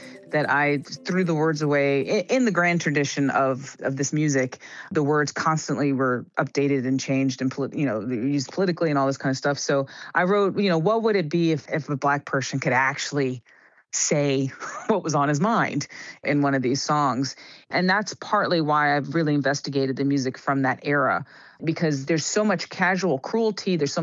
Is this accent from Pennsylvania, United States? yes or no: no; North Carolina, United States; I grew up in North Carolina.